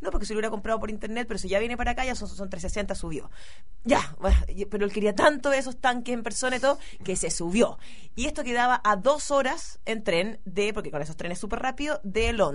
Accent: Chile; ¡Que soy chilena!

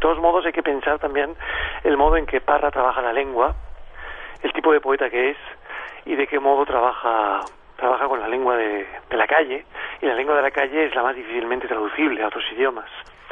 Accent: Spain; Yo tengo que decir que como español común

